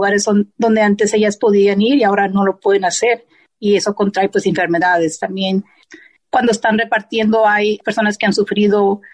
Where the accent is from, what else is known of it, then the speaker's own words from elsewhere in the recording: California, United States; de California y yo organizo a trabajadoras en plataforma.